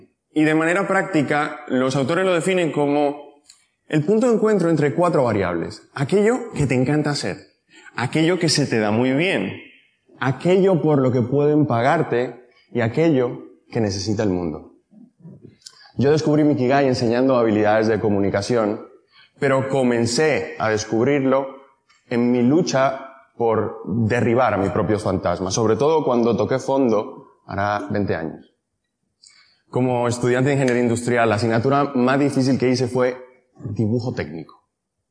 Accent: Dominican Republic; Yo soy dominicano, país pobre donde no hay paro, no hay seguridad social, no hay jubilación. Y recuerdo que allí tener trabajo era algo de lo que alegrarse.

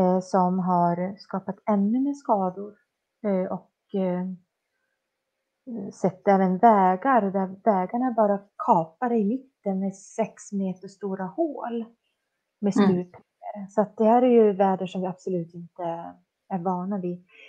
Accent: Lapland, Sweden; Jag är ju ändå från Lappland.

